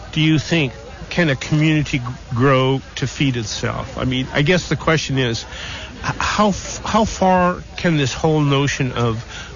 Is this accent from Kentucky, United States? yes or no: no; Billings, Montana, United States; I know even in my hometown of Billings, Montana, the farmers market essentially has taken over the downtown